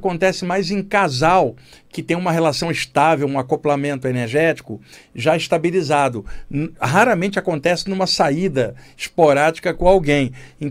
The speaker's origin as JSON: {"language": "Portuguese", "region": "Rio de Janeiro", "country": "Brazil", "moved": "yes", "lives_now": "São Paulo, Brazil", "said": "quando eu vim do Rio para São Paulo, no finalzinho da década de 80"}